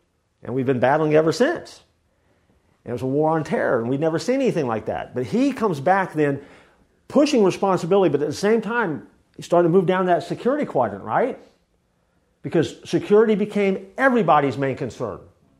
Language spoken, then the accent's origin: English; Arkansas, United States; I'm a Bubba, I'm from Arkansas, you know, I'm just a good old boy, but I'm different. I've got that Midwestern roots kind of thing going on.